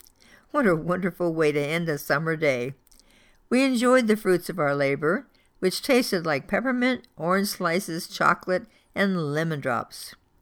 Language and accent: English; Madisonville, Kentucky, United States; I don't think the kids in my hometown of Madisonville, Kentucky, were any different from kids in any other part of our nation.